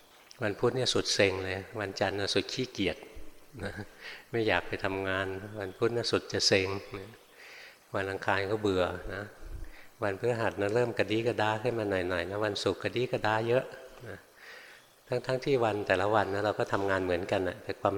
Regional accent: Bangkok, Thailand; born or raised there

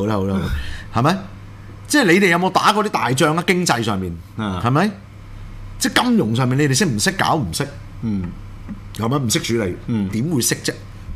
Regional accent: Hong Kong; 你有發覺呢、這個咪就是我哋香港人嘅悲哀咯？

